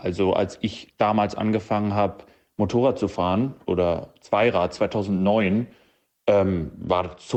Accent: Hamburg, Germany; 27 Jahre alt und ich komme aus Hamburg.

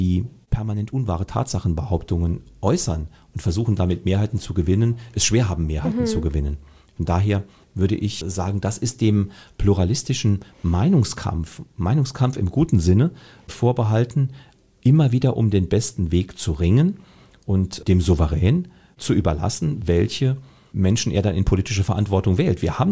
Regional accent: Saarland, Germany; ich bin Saarländer, ich bin Deutscher und ich bin Europäer.

